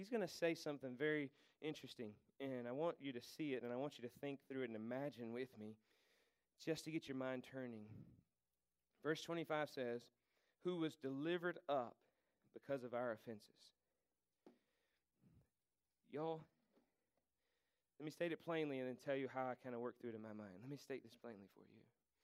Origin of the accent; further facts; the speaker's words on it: Macon, North Carolina, United States; And I grew up in Macon, North Carolina, which meant I had to have an imagination because there were no people or anything else around.